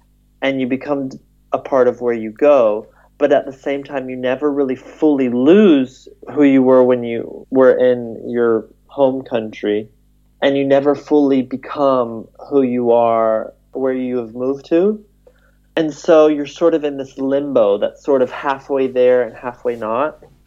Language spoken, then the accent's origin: English; United States; now in Abroad; So I've been told I don't have a foreign accent in the sense of that it's clear that I come from America.